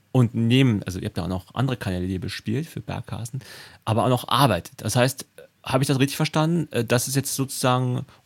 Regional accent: Rhineland, Germany; Weil ich bin ja einfach im Flachland aufgewachsen. Also Rheinland, okay, ist nicht ganz flach, aber es sind nicht diese krassen Berge.

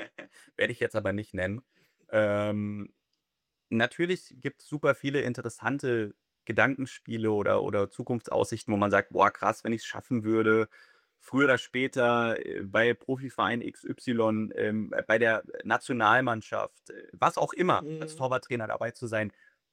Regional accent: Frankfurt, Hesse, Germany; da ich Frankfurter bin, ich bin hier geboren in der Region, bin ich natürlich seit klein auf eingeimpfter Eintracht Frankfurt-Fan

